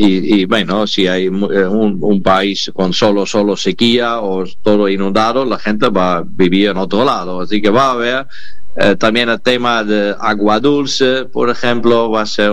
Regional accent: Netherlands; Spanish is a second language; Yo que soy de Países Bajos, que está en la mitad bajo agua

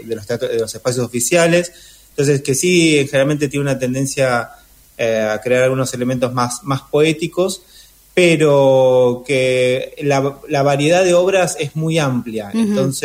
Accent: La Plata, Buenos Aires Province, Argentina; Yo soy de La Plata

